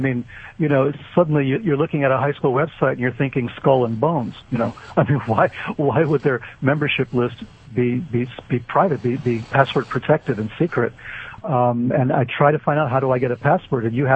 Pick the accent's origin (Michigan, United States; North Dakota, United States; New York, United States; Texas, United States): New York, United States; New York City; even though I'm from New York City